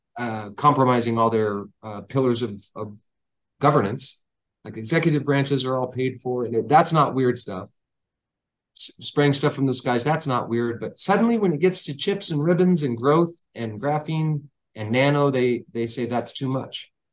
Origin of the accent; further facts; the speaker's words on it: Texas, United States; but I grew up in Texas. And a lot of that culture is still well within my bones.